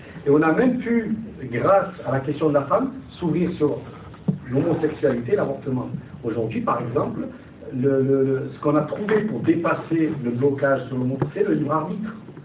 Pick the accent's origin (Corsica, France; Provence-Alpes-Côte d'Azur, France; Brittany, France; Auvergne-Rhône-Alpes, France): Provence-Alpes-Côte d'Azur, France; Avignon; moi je viens d'Avignon